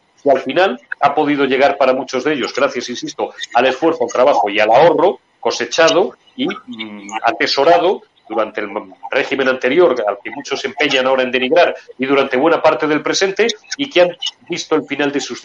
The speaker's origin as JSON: {"language": "Spanish", "country": "Spain", "said": "como ciudadano y como español"}